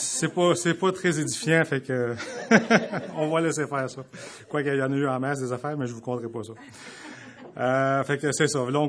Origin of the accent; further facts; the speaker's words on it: Laval, Quebec, Canada; Moi, je suis originaire de Laval, la ville de Laval, au nord de Montréal. On vient d'une famille catholique non pratiquante.